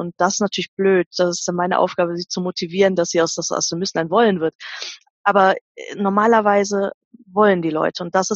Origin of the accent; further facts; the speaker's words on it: North Rhine-Westphalia, Germany; born there; Ich bin ja Gott sei Dank Rheinländer. Also ich stamme gebürtig aus dem Rheinland, genau zwischen Düsseldorf und Köln. In meiner Heimatstadt trinkt man Alt und Kölsch.